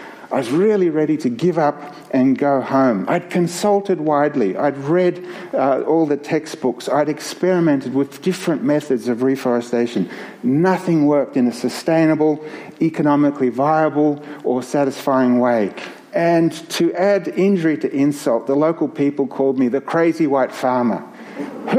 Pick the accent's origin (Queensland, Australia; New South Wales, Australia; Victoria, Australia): Victoria, Australia; Myrtleford; in my childhood growing up in Myrtleford